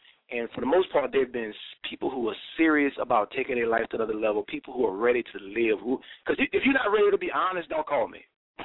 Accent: New Orleans, Louisiana, United States; accent: New Orleans; I talk like I'm from New Orleans. Sometimes I use some of that Louisiana slang. Sometimes people don't understand me.

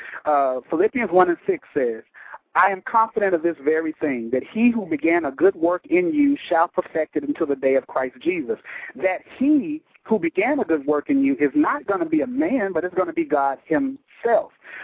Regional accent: Nashville, Tennessee, United States; I grew up on the Channel 17 here in Nashville.

